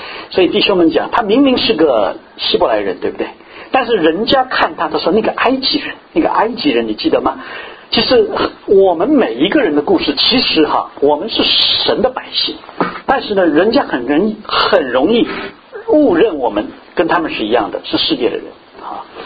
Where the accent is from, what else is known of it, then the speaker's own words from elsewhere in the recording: Shanghai, China; 我觉得我是上海人哈